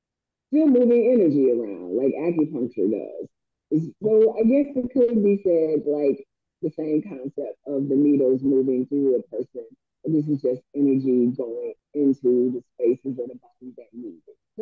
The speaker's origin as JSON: {"language": "English", "region": "Alabama", "country": "United States", "said": "yeah, you would think, but I'm from the South. I'm from the South. I'm from Alabama. I'm not from New Orleans"}